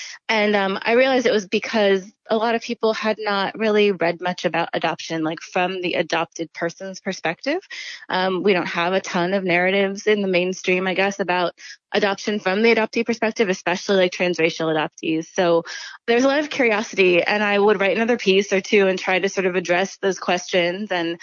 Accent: Oregon, United States; I grew up in a white family. I'm Korean American. Grew up in a small town in Southern Oregon.

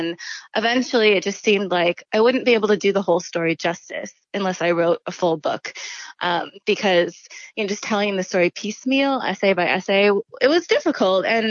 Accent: Oregon, United States; I grew up in a white family. I'm Korean American. Grew up in a small town in Southern Oregon.

